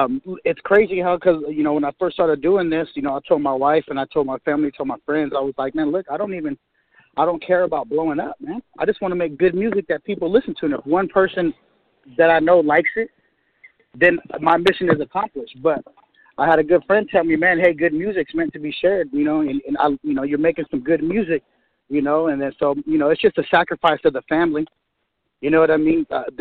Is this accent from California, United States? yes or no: yes; Sacramento, California, United States; I'm from Sacramento. I'm from the West Coast. So we really never fucked with nothing Midwest or the East Coast.